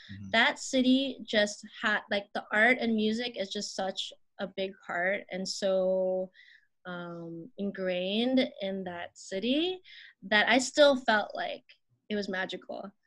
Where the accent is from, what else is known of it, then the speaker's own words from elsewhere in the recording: San Francisco, California, United States; Even though I grew up in San Francisco, the neighborhood I grew up in wasn't, you know, just, we didn't have a lot of murals until I went to the Mission